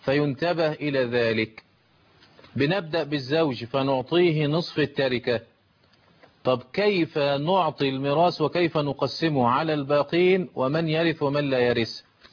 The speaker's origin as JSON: {"language": "Arabic", "country": "Egypt", "said": "بمذهب أهل القرابة المعمول به عندنا في مصر"}